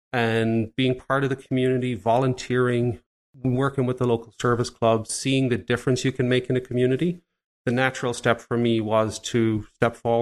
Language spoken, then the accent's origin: English; Ireland; Growing up in Ireland especially, coming into the early 90s